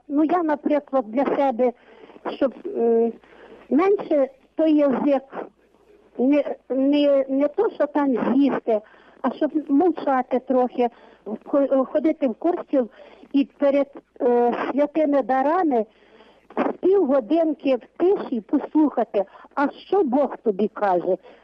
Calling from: Kamianets-Podilskyi, Khmelnytskyi Oblast, Ukraine; місто Кам'янець-Подільськ.

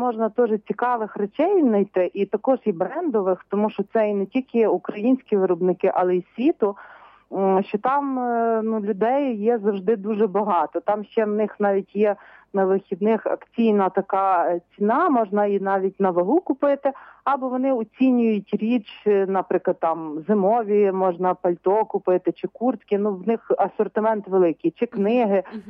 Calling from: Lviv Oblast, Ukraine; А я з Львівщини

